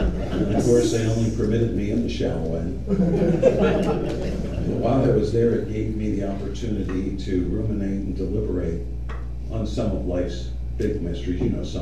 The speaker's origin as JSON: {"language": "English", "town": "Philadelphia", "region": "Pennsylvania", "country": "United States", "tie": "born or raised there", "said": "And I grew up in Philadelphia, very tough neighborhood in Philadelphia."}